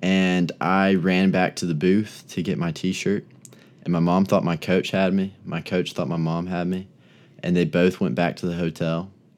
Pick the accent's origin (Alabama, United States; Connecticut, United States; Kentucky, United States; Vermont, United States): Alabama, United States; Birmingham; I was born in Birmingham. My dad's from Anniston. My mom's from Kansas. But all of my life, we've lived in Birmingham.